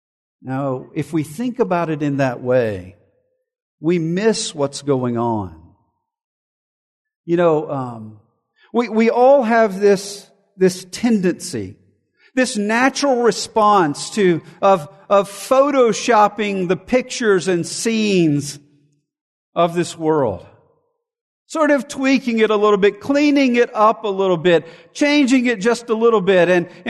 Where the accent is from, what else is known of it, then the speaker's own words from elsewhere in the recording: Montgomery, Alabama, United States; I was a child living in the neighborhood that I grew up in Montgomery, Alabama.